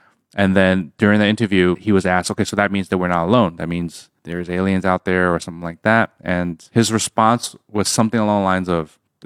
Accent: United States; Growing up in America, we grew up around UFO talk, correct?

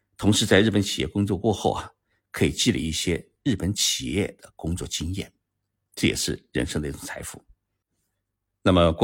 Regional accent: China

